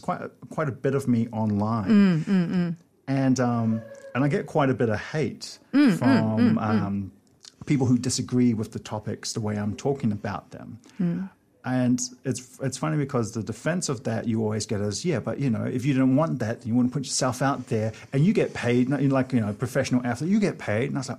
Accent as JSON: {"language": "English", "region": "Wellington", "country": "New Zealand", "tie": "born or raised there", "said": "mother is from Wales, and my father is from Samoa. And I grew up in Wellington, and so I'm a Kiwi."}